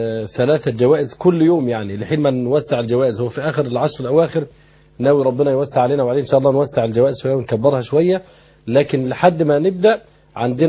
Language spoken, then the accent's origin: Arabic; Egypt; احنا مصريين